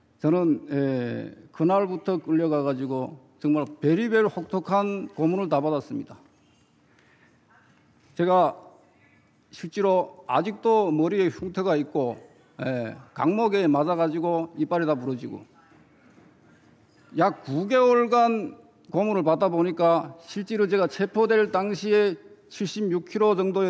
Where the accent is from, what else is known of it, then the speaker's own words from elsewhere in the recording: North Hamgyong, North Korea; moved away as an adult; also born or lived in China; 저는 1963년에 중국에서 태어나가지고 1960년대 말에 북한으로 이주하였습니다. 제가 최종적으로 마지막에 북한에서 살던 곳은 북한 함경북도 여덕군 서림천리에서 살았습니다.